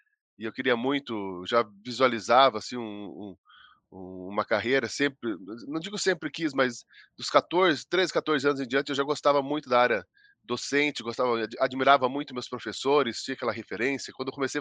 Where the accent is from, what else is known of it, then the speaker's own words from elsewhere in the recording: Ivaiporã, Paraná, Brazil; born there; Nasci em Ivaiporã. Meus pais moravam em Ivaiporã, minha mãe morava anteriormente em São Mateus do Sul, conhecido como Samas, também.